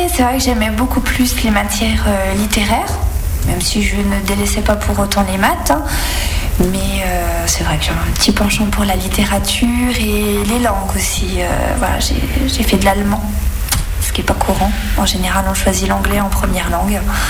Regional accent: Semur-en-Auxois, Bourgogne-Franche-Comté, France; Donc, je suis née à Semur-en-Auxois, dans le 21, pas très loin d'Avallon. J'ai passé toute ma scolarité sur ce mur, finalement, de la maternelle jusqu'au lycée. Je suis toujours restée là-bas jusqu'en 2009

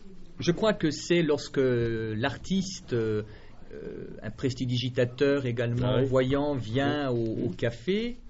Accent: Bourgogne-Franche-Comté, France; born there; Moi, je ne suis pas iconais. Moi, je suis né dans le Haut-Doubs.

